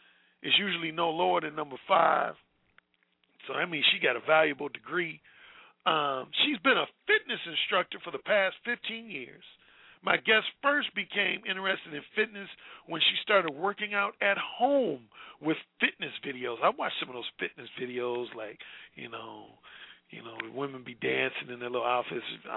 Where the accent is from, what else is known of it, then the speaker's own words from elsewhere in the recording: Gary, Indiana, United States; not too far from my neck of the woods, Gary, Indiana